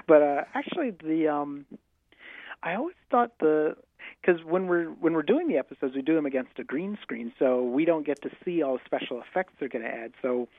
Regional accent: Miami, Florida, United States; I grew up in Miami, and the planetarium in Miami

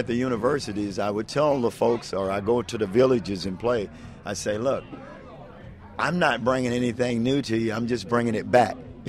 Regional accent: the South, United States; it's about me growing up in the South

